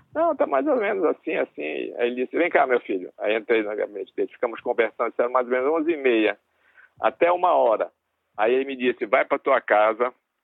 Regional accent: Pará, Brazil; born there; Avio é um micro camarão que só dá numa área do Tapajós, onde eu nasci

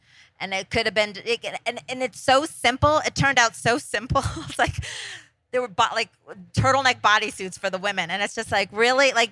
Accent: Scranton, Pennsylvania, United States; I mean, I'm from Scranton, Pennsylvania. I'm not supposed to be here.

